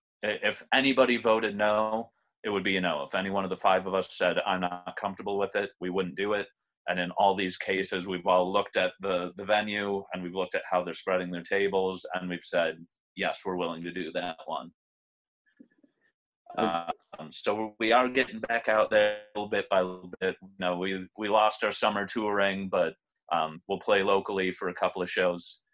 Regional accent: Buffalo, New York, United States; I'm from Buffalo, New York, which is way up north.

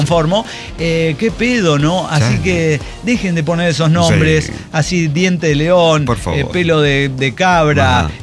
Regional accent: Sinaloa, Mexico; Yo, a ver, soy sinaloense

